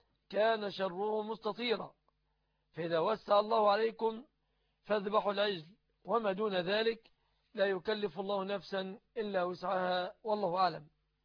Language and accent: Arabic; Egypt; وهذا الغالب في بلادنا مصر